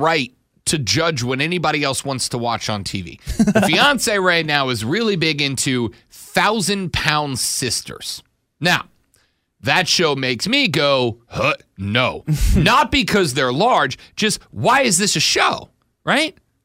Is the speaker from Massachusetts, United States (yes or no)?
no; Louisiana, United States; I'm from Southeast Louisiana, all right?